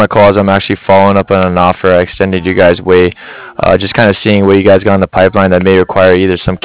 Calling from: Cardiff, Wales, United Kingdom; I'm calling here from Cardiff.

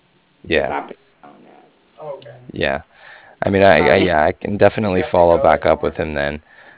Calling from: Cardiff, California, United States; And I'm calling from Cardiff, that's C-A-R-D as in dog, I-F-F, like Frank.

